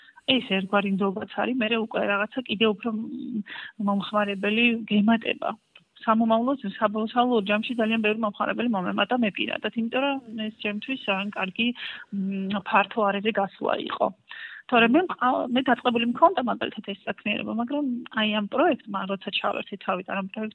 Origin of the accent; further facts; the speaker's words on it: Kobuleti, Adjara, Georgia; now in Batumi, Georgia; მე ვარ ქობულეთიდან, დაბადებული ვარ იქოსოთ იქ და ბათუმში ვცხოვრობ